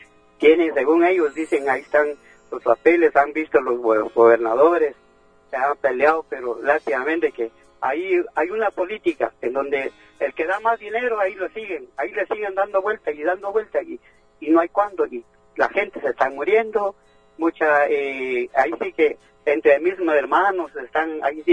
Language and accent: Spanish; Tajumulco, San Marcos, Guatemala; Yo soy de Tajumulco, de una aldea de Chana